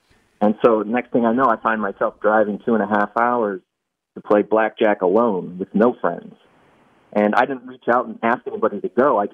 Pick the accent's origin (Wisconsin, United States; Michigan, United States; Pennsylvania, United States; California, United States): Michigan, United States; I grew up in Michigan, so I'm a Detroit sports fan.